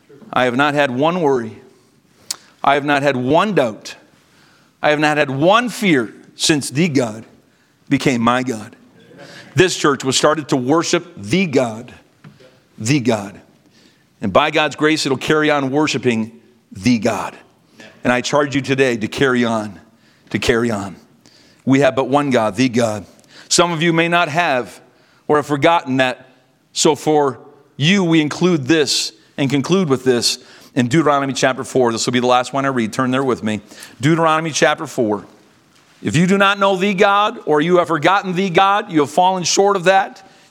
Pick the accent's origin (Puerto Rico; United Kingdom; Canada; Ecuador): Canada; And today I would challenge you as Americans, as a Canadian neighbor, as a friend of your nation.